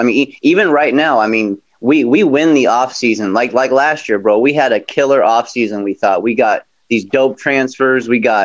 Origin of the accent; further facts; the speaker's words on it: Seattle, Washington, United States; now in Ketchikan, United States; I was born and raised in Seattle, and I got an older brother.